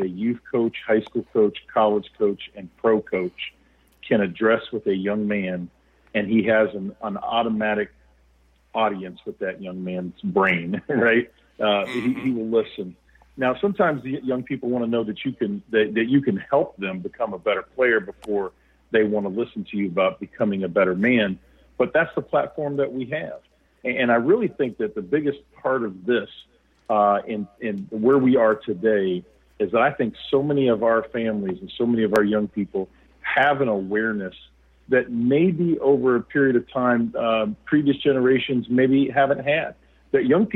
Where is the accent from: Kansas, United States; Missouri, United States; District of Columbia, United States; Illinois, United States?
Kansas, United States; Wichita; out at Wichita State, where I grew up in Kansas.